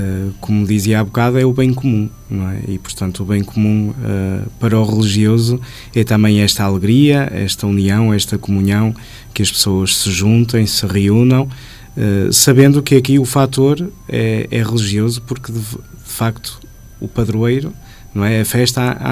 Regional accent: Porto, Norte, Portugal; Eu sou natural do Porto, da cidade do Porto, portanto, da grande festa de São João.

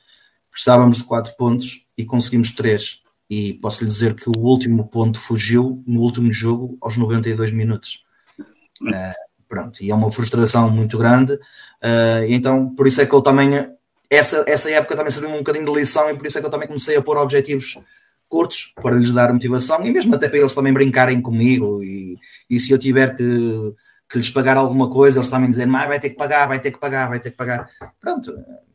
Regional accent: Castelo de Paiva, Norte, Portugal; now in Lousada, Portugal; eu sou natural de Castelo de Paiva, embora esteja a residir em Lousada, sou natural de Castelo de Paiva

